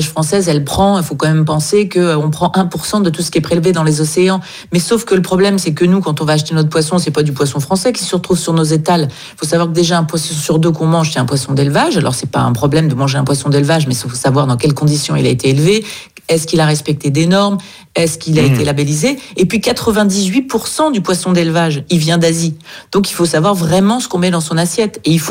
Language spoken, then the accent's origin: French; Nice, Provence-Alpes-Côte d'Azur, France; Et en plus, c'est chez moi à Nice, donc c'est une grande fierté de pouvoir accueillir ce sommet.